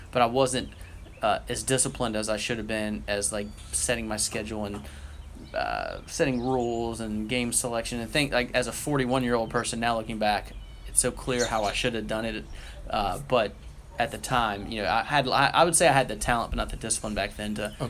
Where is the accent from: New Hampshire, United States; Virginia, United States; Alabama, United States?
Virginia, United States; Roanoke; also born or lived in Fredericksburg, United States; So I grew up with my mom in Roanoke, but my dad was in Fredericksburg. So I was mostly in Roanoke, but I was in Fredericksburg area quite a bit as well.